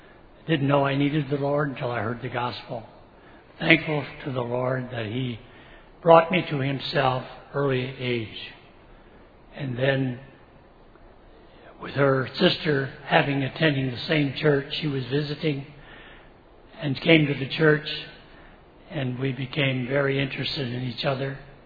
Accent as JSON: {"language": "English", "country": "Canada", "lives_now": "United States", "said": "She was from Western Kentucky. I was from Canada."}